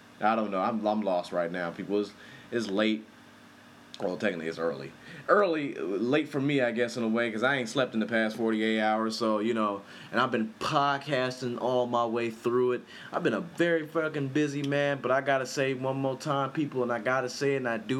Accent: Compton, California, United States; And, that is my hometown. Yes, that's right, people. Yes, my hometown of Compton.

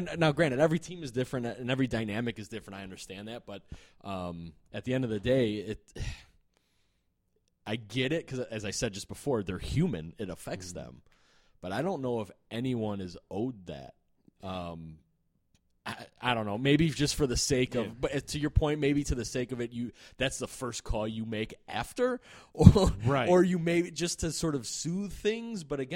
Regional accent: Green Bay, Wisconsin, United States; Look, I come from Green Bay

